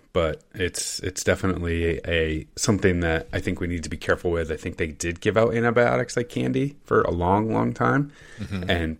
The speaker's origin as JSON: {"language": "English", "region": "Northeast", "country": "United States", "tie": "born or raised there", "said": "my body was born and raised in the Northeast, so I'm conditioned for dry, cold winters"}